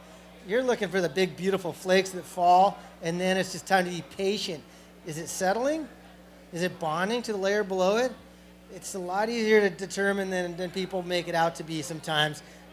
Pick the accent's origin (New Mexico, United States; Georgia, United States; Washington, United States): New Mexico, United States; also born or lived in Colorado; I mean, I'm from New Mexico and Colorado.